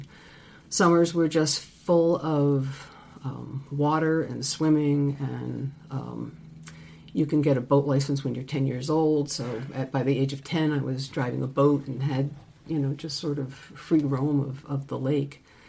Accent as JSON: {"language": "English", "town": "Troy", "region": "New York", "country": "United States", "tie": "born or raised there", "said": "I grew up in Troy, New York, lived there. You know, we didn't move or anything, lived in Troy."}